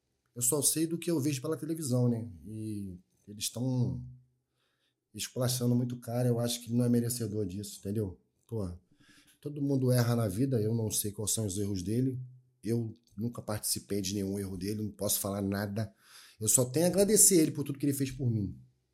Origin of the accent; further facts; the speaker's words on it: Rio de Janeiro, Brazil; favelado, criado no Antares, não tem jeito mesmo.